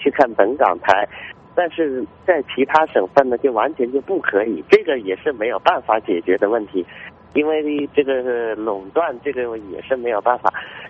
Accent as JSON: {"language": "Chinese", "region": "Hunan", "country": "China", "said": "我是湖南的。"}